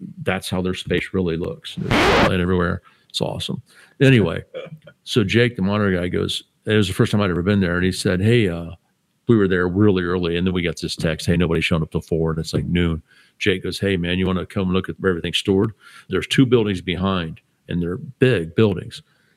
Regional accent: Ohio, United States; I said, dude, I grew up in Ohio.

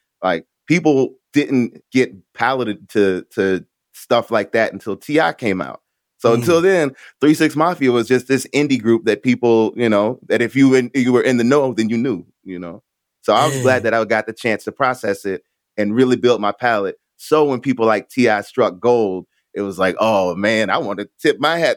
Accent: Birmingham, Alabama, United States; also born or lived in Maryland; Well, I'm a military kid. I'm a military brat. So I grew up all around the country. All around the East Coast. Maryland, Alabama.

